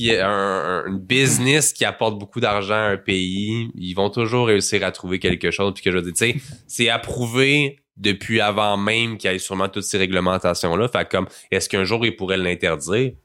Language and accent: French; Quebec, Canada; Je suis fier de dire qu'on est... Canadien, qu'on est Québécois.